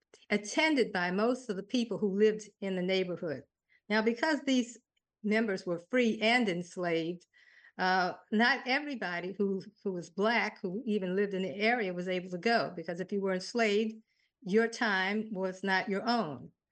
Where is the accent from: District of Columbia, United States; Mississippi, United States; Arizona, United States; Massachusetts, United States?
District of Columbia, United States; Washington; And I grew up in Northeast Washington. I'd like to let you know, not only were we Native Washingtonians, but we're at least four generations of federal workers within Washington.